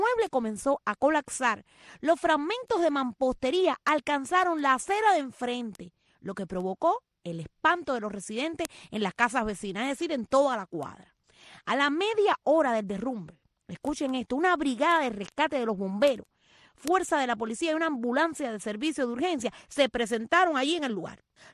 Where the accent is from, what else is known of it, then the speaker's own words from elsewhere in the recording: Cuba; moved away; soy cubana y que tuve que abandonar mi país, mi familia, de manera obligatoria